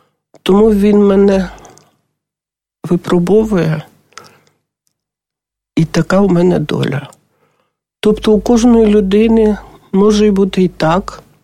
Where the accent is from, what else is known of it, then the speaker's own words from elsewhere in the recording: Kyiv, Ukraine; А ми корінні кияни.